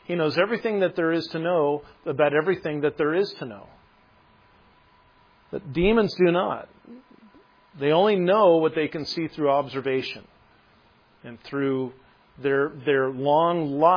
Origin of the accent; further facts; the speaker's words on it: Norfolk, Nebraska, United States; And see, if I meet somebody from Omaha, I'll tell them that I'm from Norfolk, and they'll know where that is.